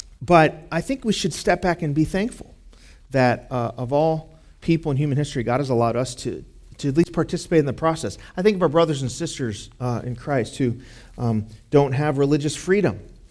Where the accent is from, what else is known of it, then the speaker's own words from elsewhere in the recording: Chicago, Illinois, United States; also born or lived in Nashville, United States; now in Fort Worth, United States; We moved here a couple years ago from Nashville to Fort Worth, and I'm from Chicago originally.